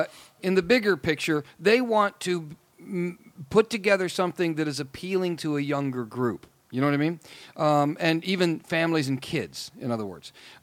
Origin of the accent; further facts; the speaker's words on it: Midwest, United States; Yeah, I'm in a bubble, I guess, aren't I? And I grew up in the Midwest.